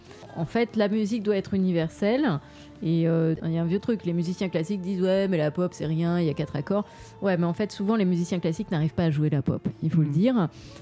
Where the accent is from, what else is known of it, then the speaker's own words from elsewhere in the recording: Bordeaux, Nouvelle-Aquitaine, France; Moi, je viens de Bordeaux